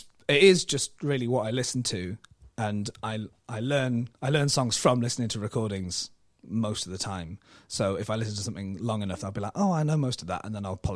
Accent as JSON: {"language": "English", "region": "England", "country": "United Kingdom", "tie": "born or raised there", "said": "So I grew up in the Peak District, not far from Sheffield"}